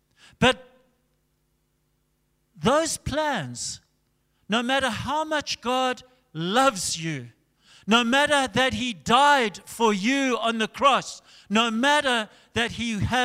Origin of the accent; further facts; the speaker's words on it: Zimbabwe; We came from Zimbabwe and we felt such an anguish for Zimbabwe, such a burden for Zimbabwe